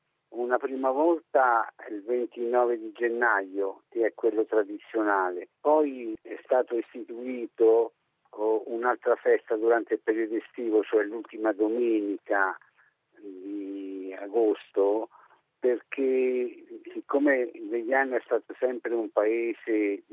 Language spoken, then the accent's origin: Italian; Oriolo Romano, Lazio, Italy; ma io sono anche d'Oriolo, quindi siamo molto vicini come paese, 7 chilometri.